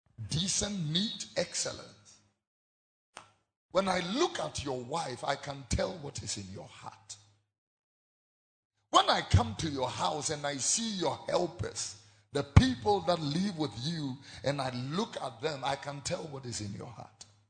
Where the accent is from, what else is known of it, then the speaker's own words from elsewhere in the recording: Abene, Eastern Region, Ghana; So when you come to my hometown, I mean, my paramount chief has royalty. Daughters are princesses, and, you know, the sons are princes. If you come to the paramountcy at Abene, you will come and meet my people.